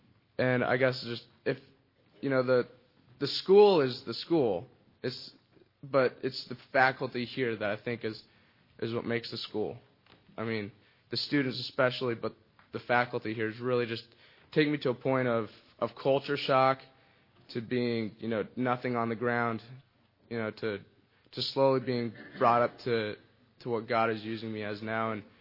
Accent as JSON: {"language": "English", "region": "California", "country": "United States", "said": "I'm from California."}